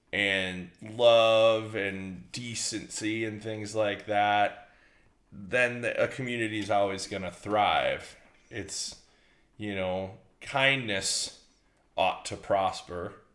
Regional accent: Stevens Point, Wisconsin, United States; I grew up in Stevens Point, just north of Stevens Point in the country

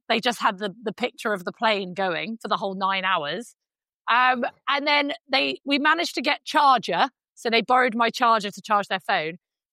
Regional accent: Cyprus; I grew up in Cyprus.

